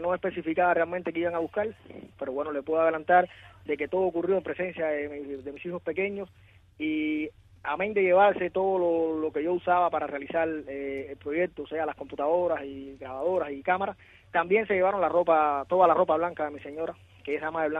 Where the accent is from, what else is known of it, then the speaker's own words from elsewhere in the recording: Cuba; como cubano, al fin, me siento parte de eso